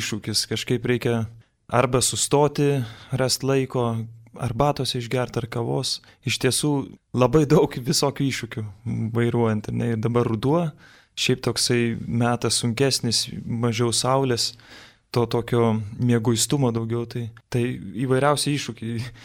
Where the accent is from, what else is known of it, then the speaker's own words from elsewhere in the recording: Vilnius, Vilnius County, Lithuania; vis tiek esu vilnietis ir čia tiek mašinų, tiek kamščių